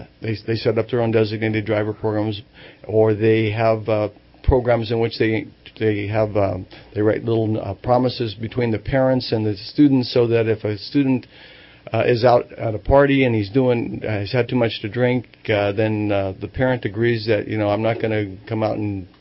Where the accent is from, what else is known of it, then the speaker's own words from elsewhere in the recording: South Dakota, United States; because I'm from South Dakota